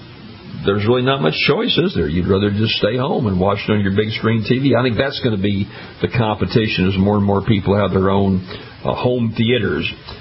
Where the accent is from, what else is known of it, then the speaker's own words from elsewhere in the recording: Kansas City, Missouri, United States; When I was living in Kansas City, Missouri, I was born in Kansas City, and my family and I lived at 39th and Main, for you listeners up there in the Kansas City area.